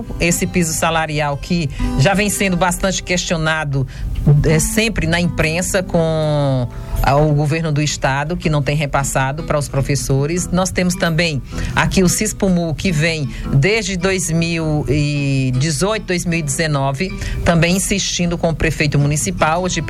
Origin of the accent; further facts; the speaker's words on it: Brazil; Não, é bom comentar que nós somos brasileiros.